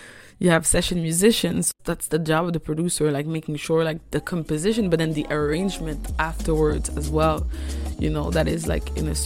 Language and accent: English; Montreal, Quebec, Canada; English is a second language; I'm a born and raised Montrealer. I grew up in the Northeast, represent school.